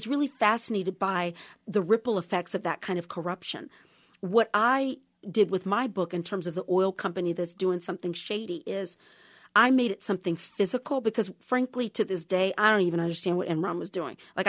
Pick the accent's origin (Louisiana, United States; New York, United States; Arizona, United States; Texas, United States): Texas, United States; I grew up in Texas.